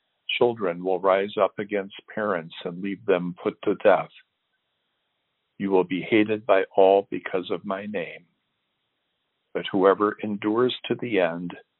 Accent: Minnesota, United States; Well, my hometown in southern Minnesota boasts proudly of its German heritage.

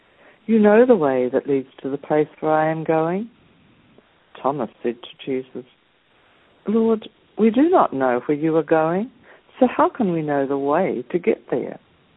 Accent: Dunedin, Otago, New Zealand; Today, April the 22nd, 2016, is a very special, historic day for the people of Dunedin, my hometown here in New Zealand.

